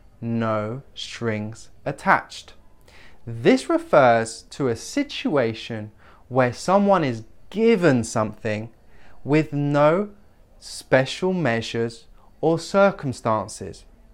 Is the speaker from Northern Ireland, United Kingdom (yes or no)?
no; London, United Kingdom; I am from London, England.